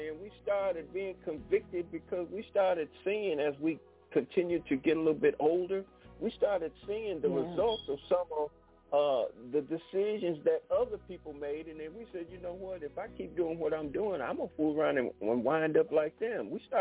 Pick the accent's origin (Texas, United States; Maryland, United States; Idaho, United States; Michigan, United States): Michigan, United States; Detroit; now in Pine Bluff, United States; I grew up in Detroit, spent 40 years growing up in Detroit, but I had to come back home down south to Pine Bluff, Arkansas, where I'm broadcasting now, which is my birthplace.